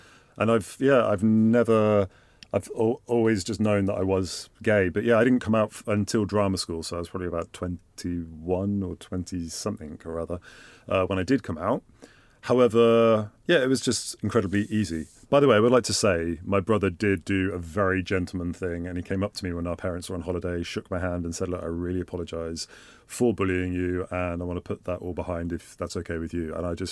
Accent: Banbury, South East England, United Kingdom; now in London, United Kingdom; So I'm originally from Banbury in Oxfordshire. So I am an Oxfordshire boy. But I've lived in London probably for about 17/18 years, I think now.

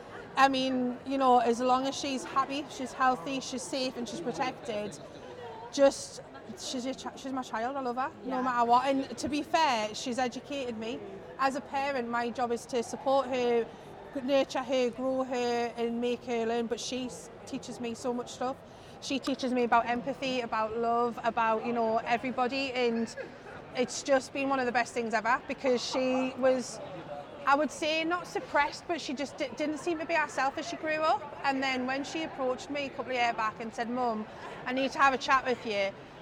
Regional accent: Newcastle, North East England, United Kingdom; We're from Newcastle, but it's great to come over and support Gateshead as well

